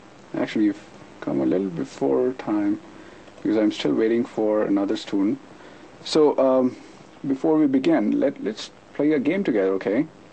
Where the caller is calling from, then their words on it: India; For those students who have known that we are calling from India, it becomes a point of conversation also. They are intrigued about what is happening in India and so on.